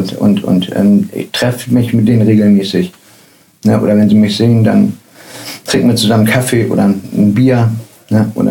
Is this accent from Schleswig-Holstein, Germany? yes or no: no; Hamburg, Germany; Wo ich aufgewachsen bin, von da aus konnte ich direkt hinten aus der Küche auf die Elbe gucken.